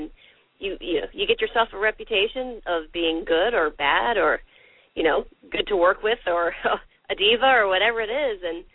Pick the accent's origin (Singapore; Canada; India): Singapore; also born or lived in Decatur / Atlanta; now in United States; recently I was living in Decatur, although I was raised in Singapore. And So I grew up most of my life overseas and came back to the U.S. and ended up in Atlanta